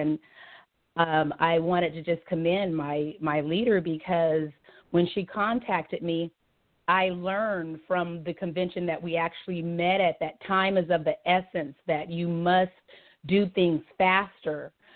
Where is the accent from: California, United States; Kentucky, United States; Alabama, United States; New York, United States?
California, United States; Oakland; from Oakland, California.